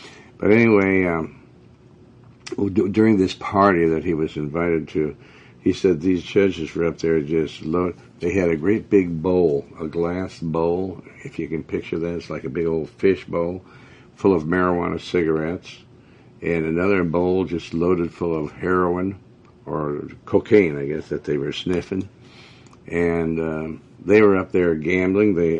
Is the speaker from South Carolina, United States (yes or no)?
no; Montana, United States; also born or lived in Joplin, Missouri; I was born in Missouri, and Joplin, Missouri, and raised in Montana. And I mean, didn't see any homosexuals up there.